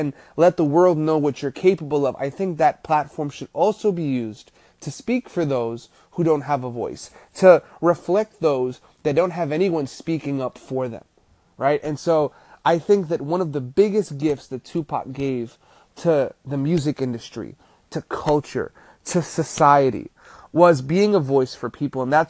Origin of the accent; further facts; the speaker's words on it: New York City, New York, United States; I as a kid growing up in the South Bronx, I loved hip-hop for the fact that they spoke about things that I saw happening with my own eyes in my community.